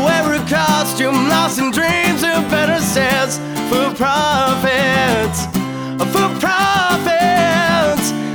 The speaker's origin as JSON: {"language": "English", "town": "Oshawa", "region": "Ontario", "country": "Canada", "said": "We're called … We're from Oshawa, Ontario"}